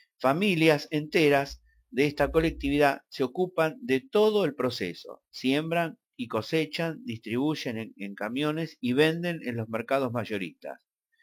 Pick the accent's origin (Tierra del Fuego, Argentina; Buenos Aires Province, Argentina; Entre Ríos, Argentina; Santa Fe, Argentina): Buenos Aires Province, Argentina; Mar del Plata; moved away as an adult; vine de Mar del Plata en el año 2000